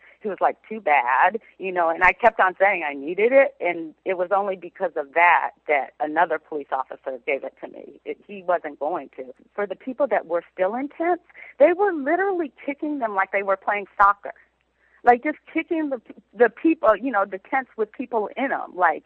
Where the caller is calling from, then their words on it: Oakland, California, United States; Oh, thank you. I'm calling from Oakland.